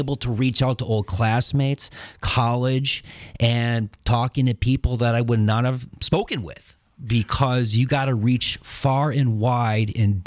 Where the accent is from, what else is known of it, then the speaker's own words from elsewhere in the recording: Little Chute, Wisconsin, United States; Actually, Little Chute, but, you know, I'm from Wisconsin, so all the communities are like home for me.